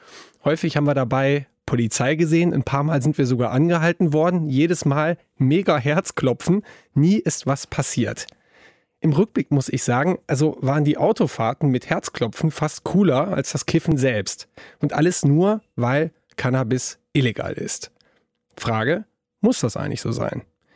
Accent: Wesel, North Rhine-Westphalia, Germany; 35 Minuten sind das von Wesel, meiner Heimatstadt, mit dem Auto bis zur holländischen Grenze.

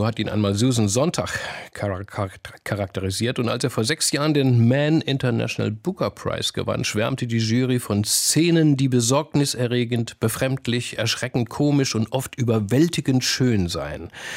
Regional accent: western Germany, Germany; Ich als Wessi wusste natürlich nicht

